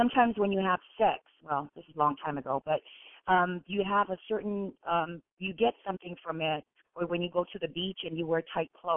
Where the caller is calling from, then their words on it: Hawaii, United States; I'm calling from Hawaii.